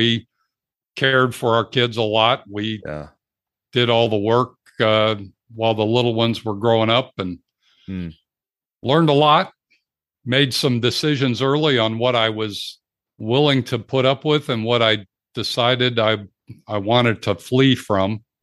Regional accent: Cleveland, Ohio, United States; I come from a big family. I grew up outside of Cleveland.

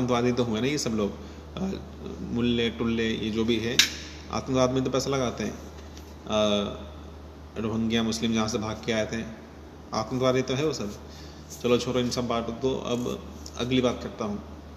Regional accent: Ghaziabad, Uttar Pradesh, India; मैं गाजियाबाद से हूँ, ऐसे गाजियाबाद में एक जगह है

